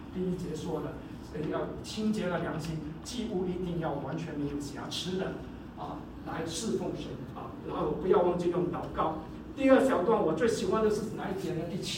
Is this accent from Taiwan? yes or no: no; Singapore; moved away; 我在新加坡出生长大、我的就是、怎么说，先祖们、已经在是差不多150年前就离开了中国、到了新加坡去。